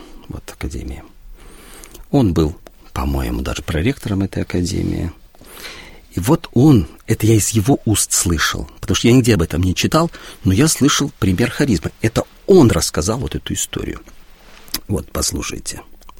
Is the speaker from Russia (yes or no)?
no; Belarus; потому что я сам белорус, и для меня все, что связано с Белоруссией, очень трепетно.